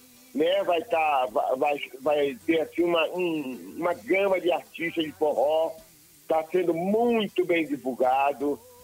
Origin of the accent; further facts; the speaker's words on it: Santiago do Iguape, Bahia, Brazil; Sou de Santiago do Iguape, distrito de Cachoeira.